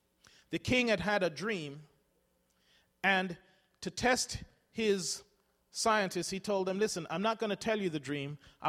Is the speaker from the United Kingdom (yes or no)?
yes; England, United Kingdom; I grew up in England